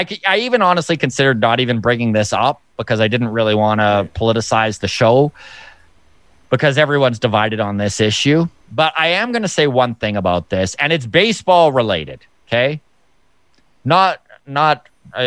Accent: Canada; as a Canadian looking in, it is a little bit confusing, right?

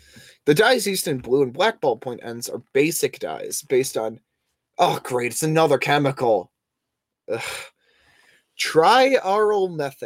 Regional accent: United States; I'm at least an American. I'm not going to go as far to say proud, but I'm definitely an American.

